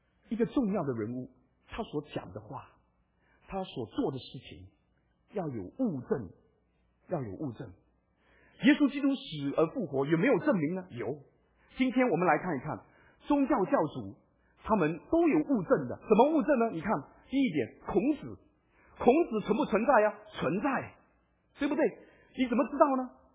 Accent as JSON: {"language": "Chinese", "country": "Malaysia", "tie": "born or raised there", "said": "我在马来西亚长大"}